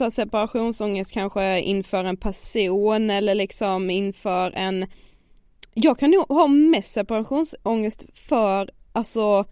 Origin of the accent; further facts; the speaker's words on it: Karlshamn, Blekinge, Sweden; Men har jag typ varit hemma i Karlshamn nu i så här 2 veckor, då får jag jättemycket separationsångest.